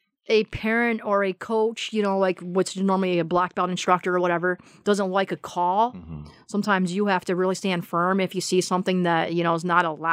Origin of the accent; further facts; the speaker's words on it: Rochester, New York, United States; now in Jamestown, United States; Well, I'm from Rochester. I was born in Rochester. My brother and I both were. We moved from Rochester to Jamestown due to family circumstances.